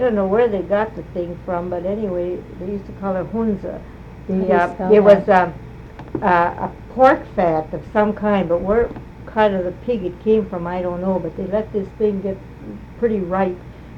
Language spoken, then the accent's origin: English; North Lake, Michigan, United States; maybe growing up in North Lake was more unique than in other parts of the country, you know, in other towns, I would say.